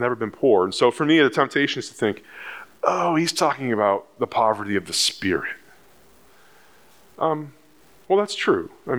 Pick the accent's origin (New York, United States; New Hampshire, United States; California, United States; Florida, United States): New Hampshire, United States; Windham; I grew up in Windham, New Hampshire. Anyone know where Windham is?